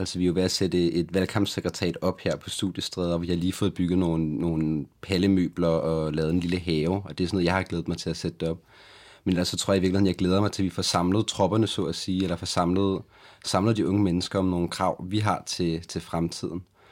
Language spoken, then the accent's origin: Danish; Copenhagen, Capital Region of Denmark, Denmark; Jeg er vokset op på Christianshavn. Jeg har gået på Christianshavns skole.